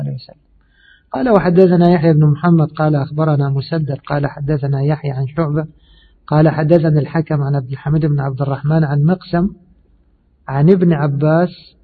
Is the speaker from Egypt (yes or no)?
yes; Egypt; طبعا كلمة عبيط هذه معروفة عندنا في مصر